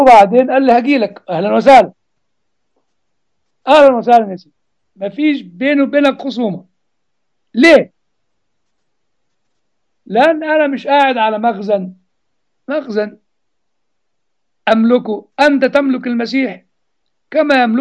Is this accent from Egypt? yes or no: yes; Egypt; وأنا الحقيقة يعني اهتمامي بالآباء أكتر من البلاوي اللي عندنا في مصر اكتر يعني